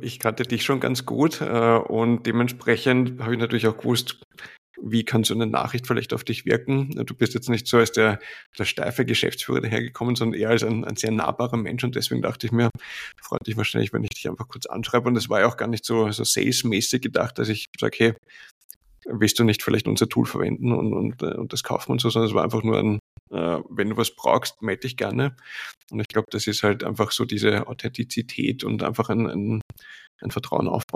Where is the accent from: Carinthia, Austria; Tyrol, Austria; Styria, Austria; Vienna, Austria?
Vienna, Austria; ich komme aus Wien, bin seit einer Ewigkeit in Social Media und in IT-Firmen tätig.